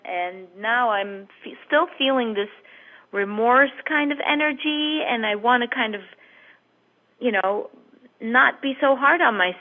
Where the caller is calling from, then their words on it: New York, United States; New York.